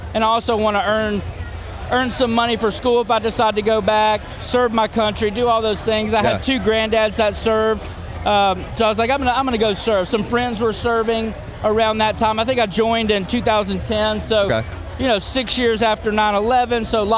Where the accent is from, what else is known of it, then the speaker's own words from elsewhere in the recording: Alabama, United States; So, grew up, born and raised in Alabama.